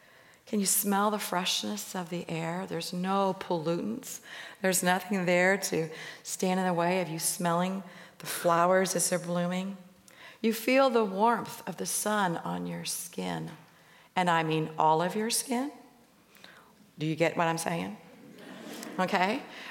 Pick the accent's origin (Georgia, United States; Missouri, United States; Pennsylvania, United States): Missouri, United States; now in Indiana, United States; I grew up in Missouri. We went from winter to summer. I didn't know what spring and fall were until I moved to Indiana.